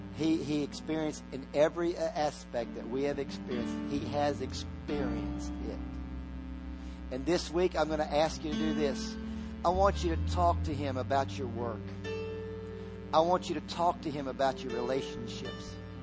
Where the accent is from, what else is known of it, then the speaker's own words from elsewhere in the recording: Virginia, United States; Once in a while, I grew up in Virginia. Every once in a while, I'll run into somebody from Virginia.